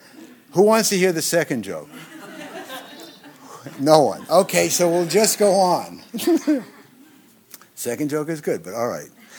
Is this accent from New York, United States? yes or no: yes; Brooklyn, New York, United States; Okay, I was born in Brooklyn. I'm always on the wrong side of the tracks.